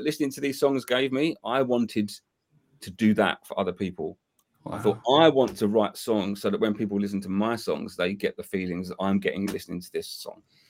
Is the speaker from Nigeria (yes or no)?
no; London, United Kingdom; Obviously, I'm from London in the UK